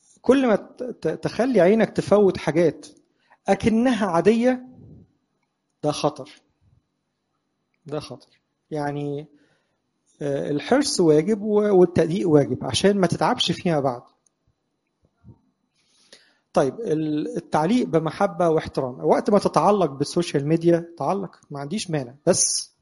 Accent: Egypt; ممكن يكون حصل ايام الثوره عندنا في مصر بعض الاحداث الغريبه جدا

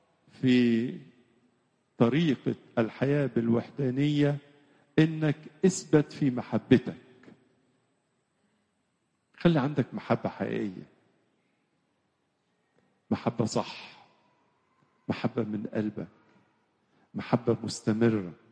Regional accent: Egypt

